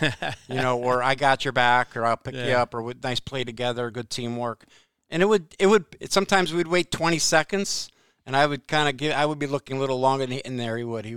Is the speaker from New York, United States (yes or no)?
no; Watertown, Connecticut, United States; Yeah, I grew up in Watertown, Connecticut, at the Taft School. My dad was a teacher and three-sport coach at the prep school in the Taft School. I also went to Watertown High School, the public school, so both.